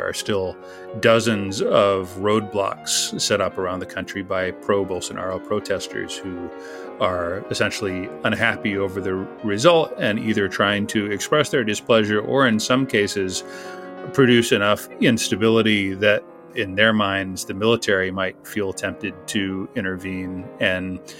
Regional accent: Texas, United States; As a Texan, I very much enjoyed the rodeo analogy.

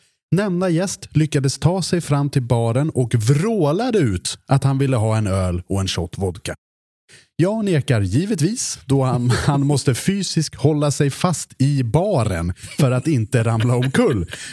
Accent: Orsa, Dalarna County, Sweden; För jag är ju från glesbygden. Jag är från Orsa, för de som inte känner till det.

